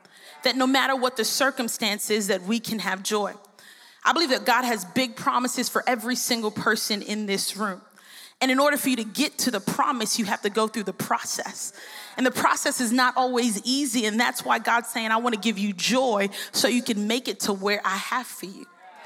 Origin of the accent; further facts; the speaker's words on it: Brooklyn, New York, United States; I come from a different place. I come from Brooklyn, New York. I think that we have the best pizza.